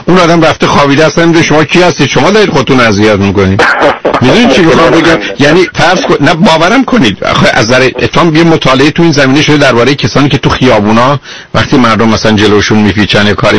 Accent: Iran; moved away; من چون خب به هر حال هم تو ایران بزرگ شدم

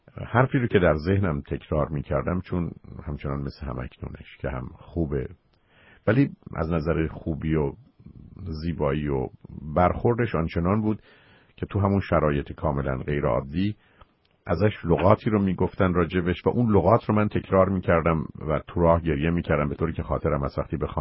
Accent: Iran; ایرانیم، مردم، پیرمردم، نفهمم

